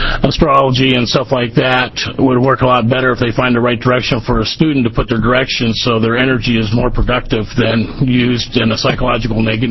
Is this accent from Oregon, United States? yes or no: yes; Toledo, Oregon, United States; I'm from Lincoln County, Toledo, Oregon.